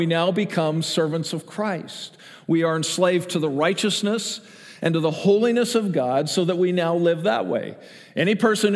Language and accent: English; Canada; For those of you who are visiting, I'm Canadian. I know nothing about American history because they didn't teach us that, right?